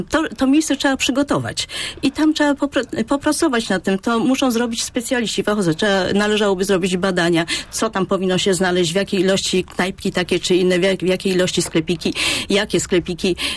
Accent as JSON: {"language": "Polish", "town": "Poznań", "region": "Greater Poland Voivodeship", "country": "Poland", "said": "Myślę, że my wszyscy poznaniacy"}